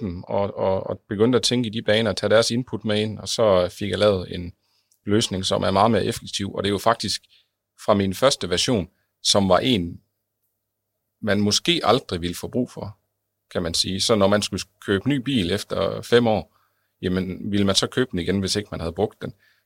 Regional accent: West Jutland, Denmark; i 3 byer omkring det vestjyske, hvor jeg kommer fra

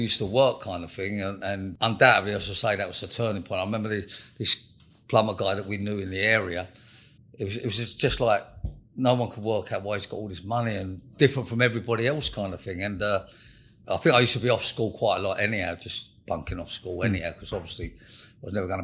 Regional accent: London, United Kingdom; I was born in 1952 in North London, Camden Town, that area, but moved to South London probably about 11 years of age.

